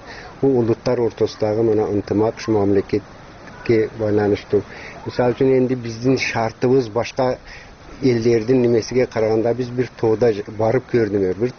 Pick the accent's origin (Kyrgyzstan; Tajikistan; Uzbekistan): Tajikistan; Мен өзүм 1954 жылы Тажикстандын жерге талып, айылынын жерге талып кыштагында төрөлгөнмүн. 10-чу классты кыргыз мектепте түгөтүп